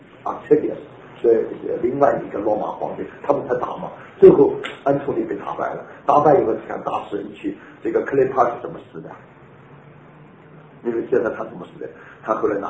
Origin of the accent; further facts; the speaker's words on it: China; 但是又不像我们中国人说兄弟立于墙外于屋